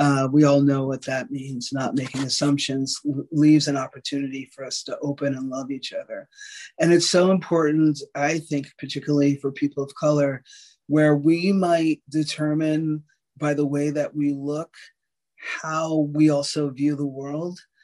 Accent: New York, United States; growing up in a very sarcastic family and growing up in New York with a lot of arrogance, it's taken me a lot of work to be vulnerable

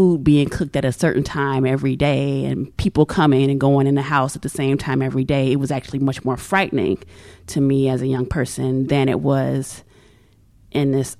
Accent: St. Louis, Missouri, United States; So like when I was growing up in St. Louis, like I lived with my grandmother and my great aunts

